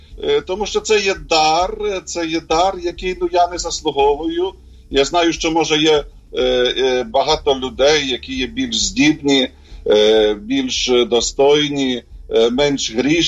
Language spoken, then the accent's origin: Ukrainian; Zhytomyr, Zhytomyr Oblast, Ukraine; born there; народився я в Житомирі, в католицькій родині.